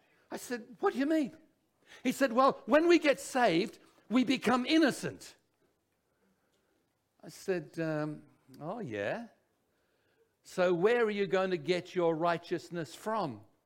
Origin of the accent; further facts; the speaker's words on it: England, United Kingdom; I said, well, I was born in England. What did she say? Huh. I'm English.